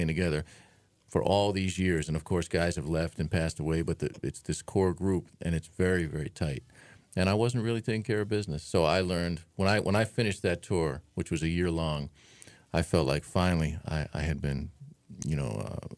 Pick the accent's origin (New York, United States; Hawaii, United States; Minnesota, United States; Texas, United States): New York, United States; New York City; also born or lived in Atlanta; I'm from New York. I'm born in New York City and grew up there and then moved upstate New York at a young age.